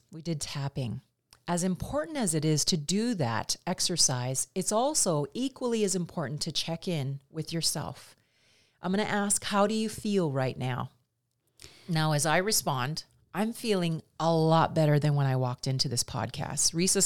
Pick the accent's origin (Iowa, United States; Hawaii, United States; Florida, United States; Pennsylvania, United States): Hawaii, United States; I know I'm from Big Island, just scrap, but not now.